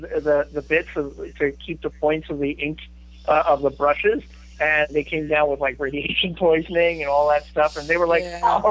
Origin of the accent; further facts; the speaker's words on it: New Jersey, United States; now in California, United States; Well, I'm from New Jersey, and now I live in California, so yeah, I do.